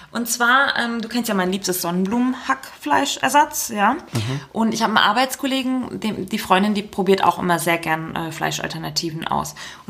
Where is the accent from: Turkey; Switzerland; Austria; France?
Turkey; Bei uns in der Türkei gibt's ein Dorf